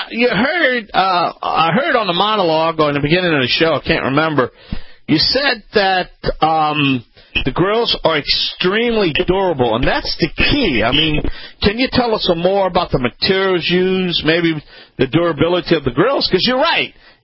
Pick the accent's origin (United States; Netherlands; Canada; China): United States; Louisiana; I'm going to be launching a website called Cooking with Cajun because I am a Cajun chef.